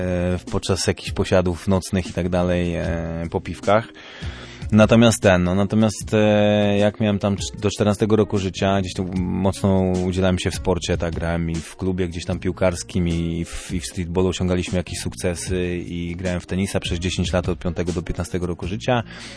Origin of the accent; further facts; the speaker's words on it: Prabuty, Pomeranian Voivodeship, Poland; ja rzeczywiście pochodzę z Prabut. Prabuty to było specyficzne miasto